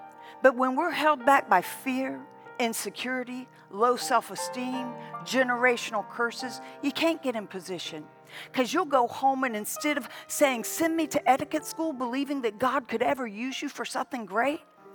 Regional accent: Mississippi, United States; I said, Jean George, because I'm from Mississippi. So you don't even say the two S's in Mississippi.

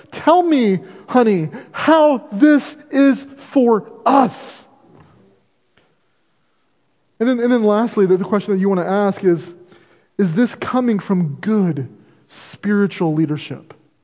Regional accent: Seattle, Washington, United States; I grew up in Seattle on the pier around lots of boats. I mean, I grew up in an area very much like New Bedford.

